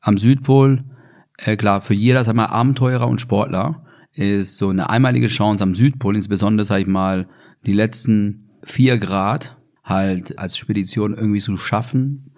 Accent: Ireland; German is a second language; ich bin Ire.

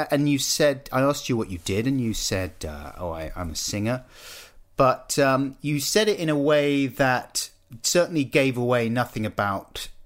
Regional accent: Clapham, London, United Kingdom; See, I grew up down in South London, Clapham.

